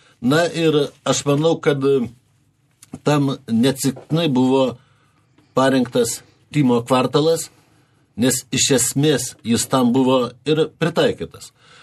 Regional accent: Vilnius, Vilnius County, Lithuania; Ir ne tik mes vilniečiai, bet ir kiti mūsų svečiai.

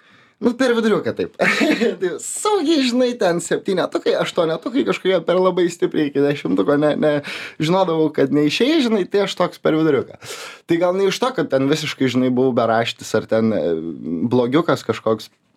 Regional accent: Kuršėnai, Šiauliai County, Lithuania; Šiaip esu kilęs iš nedidelio miestelio Kuršėnų. Prie Šiaulių yra toks miestelis.

